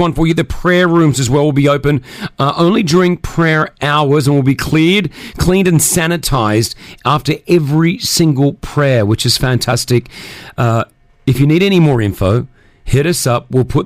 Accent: Australia; Growing up in Australia, we had the one, the only, it was called the Wide World of Sports.

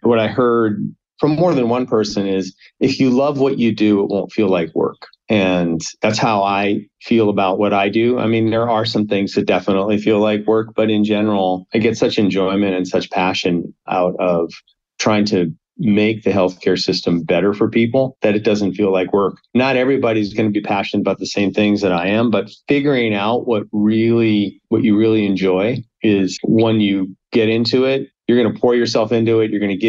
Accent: North Dakota, United States; now in Oakland, United States; Well, born and raised in North Dakota, which is probably a unique feature to my life.

